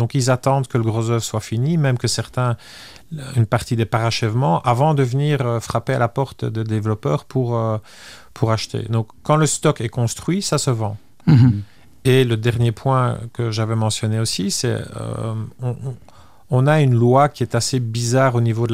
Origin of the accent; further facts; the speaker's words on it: Belgium; now in Luxembourg; je suis belge et que je suis moi-même résident luxembourgeois et fier de l'être.